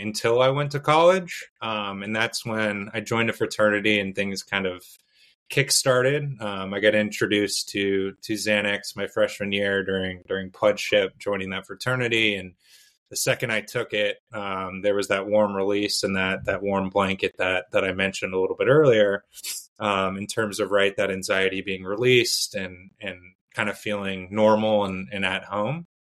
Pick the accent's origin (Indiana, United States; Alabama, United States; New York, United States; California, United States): California, United States; San Ramon; so I grew up in the Bay Area, went to high school in San Ramon, California